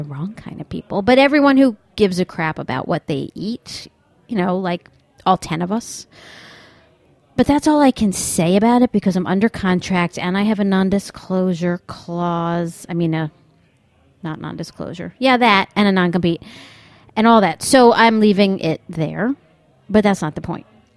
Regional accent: New York, United States; I mean, I am from New York, but as we would say, that's weird.

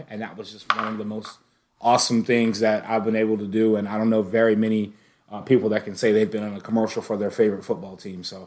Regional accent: Jacksonville, Florida, United States; And I was like, oh, I'm from Jacksonville.

